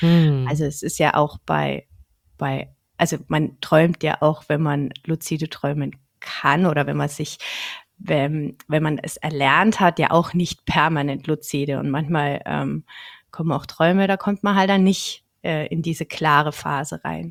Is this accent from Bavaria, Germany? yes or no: yes; Bavaria, Germany; Ich bin eine Fränkin aus der Nürnberger Gegend.